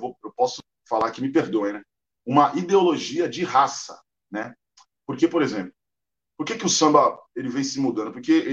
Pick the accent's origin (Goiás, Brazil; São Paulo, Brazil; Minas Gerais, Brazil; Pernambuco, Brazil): São Paulo, Brazil; Santos; eu sou do Brasil, de Santos, lá eu moro perto do Cais, a maior Cais da América Latina.